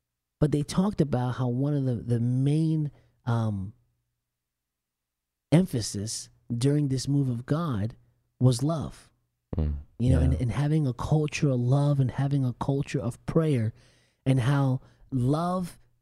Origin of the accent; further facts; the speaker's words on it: New Jersey, United States; And I was Hispanic growing up in New Jersey